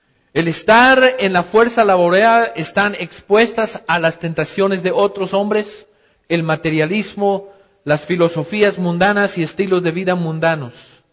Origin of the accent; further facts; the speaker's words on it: United States; Allá en mi país, en los Estados Unidos